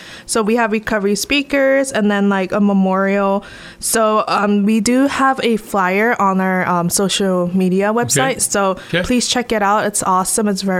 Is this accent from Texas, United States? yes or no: no; Ames, Iowa, United States; also born or lived in Boone; I'm usually, you know, stuck to my hometown, Ames and Boone.